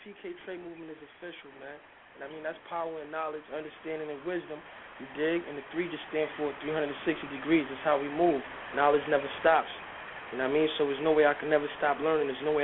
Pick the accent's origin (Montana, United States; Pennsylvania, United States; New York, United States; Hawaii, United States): New York, United States; I'm from the Bronx.